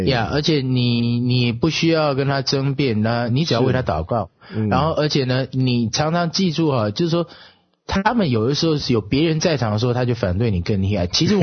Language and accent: Chinese; Taiwan; 特别我从台湾来的，很多这个台湾的老一辈的人